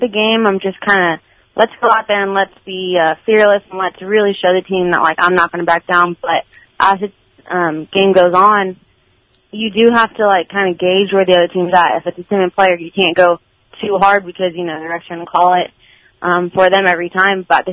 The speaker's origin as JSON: {"language": "English", "town": "San Antonio", "region": "Texas", "country": "United States", "tie": "born or raised there", "said": "So I actually grew up in San Antonio. I grew up in Church, Texas. Went to Clemens my freshman year of high school, and then I transferred to Allen. My dad's job moved us up there."}